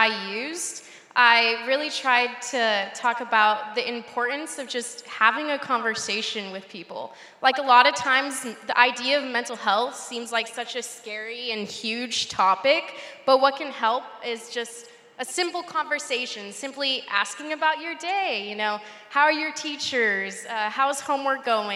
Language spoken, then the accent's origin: English; Yuma, Arizona, United States; I come from Yuma, Arizona. I'm not sure if any of you guys know about Yuma, Arizona. Thank you. I love Yuma. But we're right by Mexico and California. So we have a huge Hispanic population. I'm Hispanic myself.